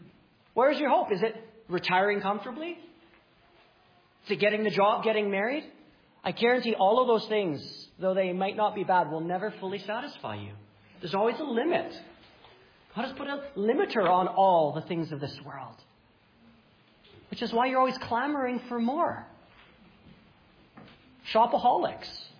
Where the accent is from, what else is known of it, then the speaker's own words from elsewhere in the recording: Winnipeg, Manitoba, Canada; I hate potholes. I'm from Winnipeg.